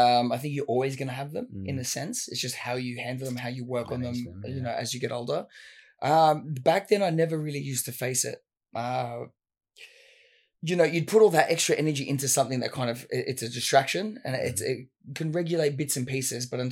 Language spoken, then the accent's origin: English; Sydney, New South Wales, Australia; Western Sydney. You're kind of around the Fairfield area. I mean, my dad he moved there, but it was around when it was a big Italian area back then. So I went to high school out there